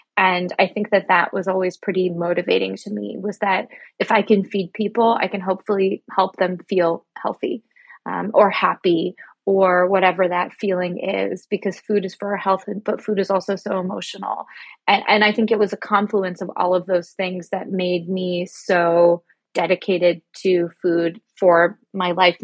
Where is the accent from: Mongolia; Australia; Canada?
Canada; now in New York City, United States; I'm actually Canadian, so I was doing all of this in Canada. And then I moved to New York City to do a graduate degree at NYU.